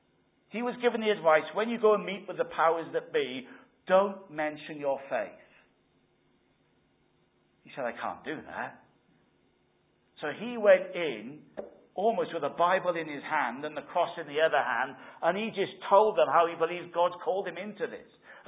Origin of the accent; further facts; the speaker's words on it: Wales, United Kingdom; You see, I was brought up in South Wales.